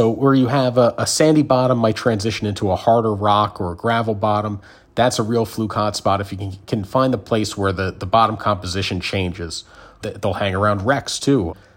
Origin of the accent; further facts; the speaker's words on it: Philadelphia, Pennsylvania, United States; Yeah, so where I grew up, I'm from Philadelphia, used to fish at the Jersey Shore